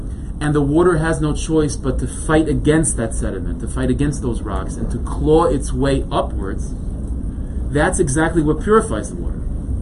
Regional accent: New York, United States; And I was telling him, I'm from New York.

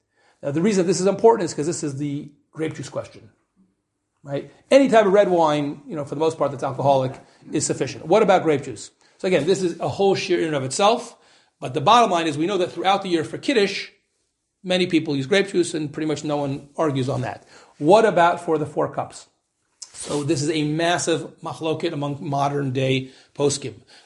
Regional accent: United States; I'm very American.

